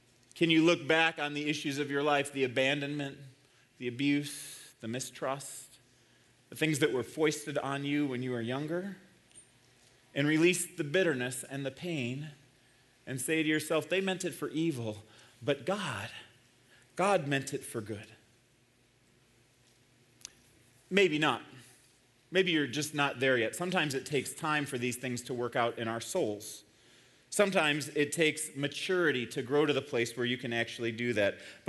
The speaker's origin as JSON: {"language": "English", "town": "Glendale Heights", "region": "Illinois", "country": "United States", "tie": "born or raised there", "said": "He grew up in Wheaton, Illinois, which is just a stone's throw from where I grew up in Glendale Heights, Illinois."}